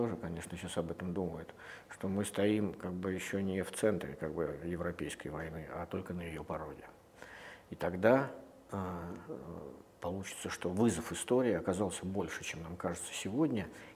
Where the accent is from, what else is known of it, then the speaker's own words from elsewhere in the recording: Russia; и, кстати, Россию, откуда я родом, и Беларусь